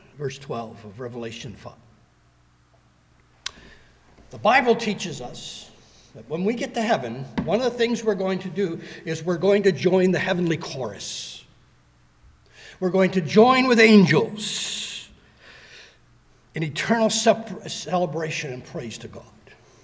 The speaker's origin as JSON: {"language": "English", "country": "Canada", "said": "I'm a citizen of Canada. I'm a Canadian."}